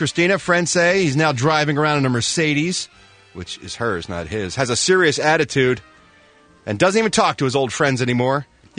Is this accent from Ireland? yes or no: yes; Ireland; I'm happy to say that, speaking as an Irishman, we do hold the grudge